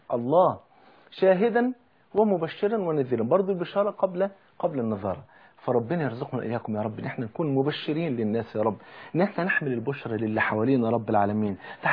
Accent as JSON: {"language": "Arabic", "country": "Egypt"}